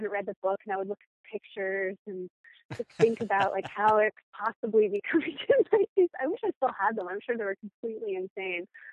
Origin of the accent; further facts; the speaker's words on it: Virginia, United States; in Plain, Virginia. Yeah, and it was sort of, we moved there in the 70s, and it was kind of horsey with little farms.